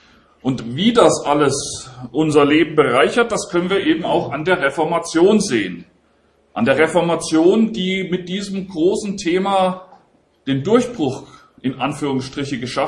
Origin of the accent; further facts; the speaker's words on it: Hesse, Germany; also born or lived in Japan; Ich bin aus dem Hessenland, aus der Nähe von Marburg. Dort bin ich aufgewachsen, bin ich in die Schule gegangen, habe ich auch studiert. Dann später waren meine Frau und meine Kinder in Japan. Wir waren dort einige Jahre tätig. Und danach sind wir nach Gießen gekommen.